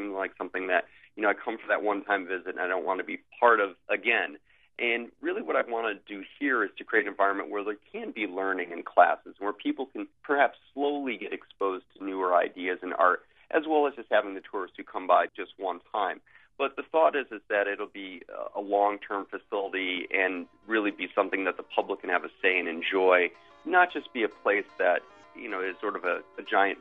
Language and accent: English; Naugatuck, Connecticut, United States; my grandmother has kept a small plot of wheat when she was alive back when I was growing up in Naugatuck, Connecticut.